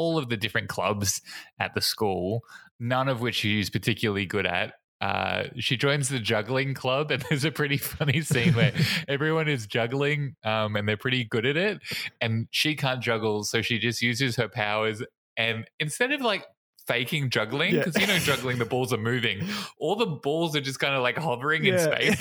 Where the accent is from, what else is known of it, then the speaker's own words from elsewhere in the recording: Queensland, Australia; because we grew up in Queensland, there's just like heaps of cane toads around there and they're like a pest